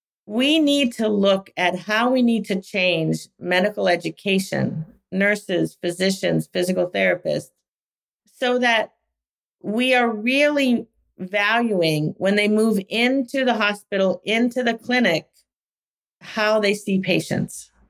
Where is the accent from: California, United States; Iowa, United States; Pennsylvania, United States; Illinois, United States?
Pennsylvania, United States; Philadelphia; I mean, I'm from Philadelphia, Temple, Penn.